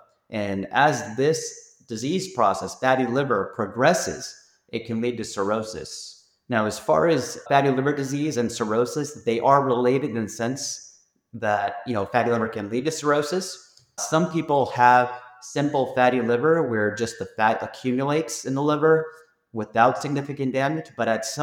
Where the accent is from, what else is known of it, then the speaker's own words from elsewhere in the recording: Salinas, California, United States; You know, I was born and raised in Salinas. I went through the public school system here in Salinas, California.